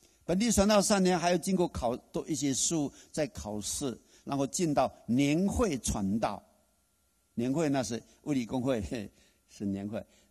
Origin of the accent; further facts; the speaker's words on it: China; moved away; 我自己是在牧师的家长大，所以我在中国的时候80多年前我在中国，然后就看到我们的教会